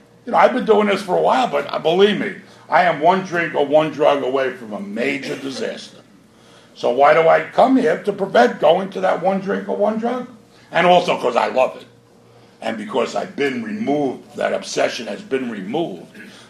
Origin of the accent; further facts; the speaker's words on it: Queens, New York, United States; I'm from Queens, and we rushed the fences, and I woke up 15 years later.